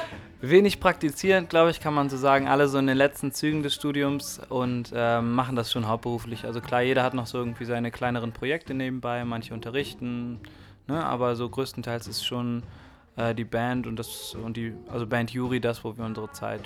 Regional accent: Cologne, North Rhine-Westphalia, Germany; wir kommen aus Köln.

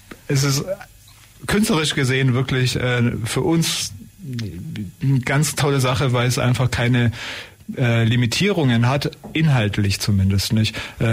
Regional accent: Leipzig, Saxony, Germany; also born or lived in Ulm; Ich komme auch tatsächlich aus Leipzig und bin aber in Ulm geboren

